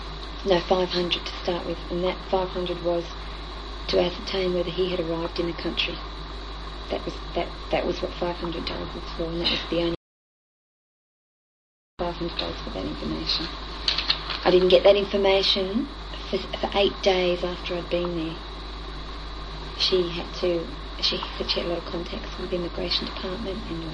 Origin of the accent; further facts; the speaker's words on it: Australia; And us being Australian, it was good for them, I think, too.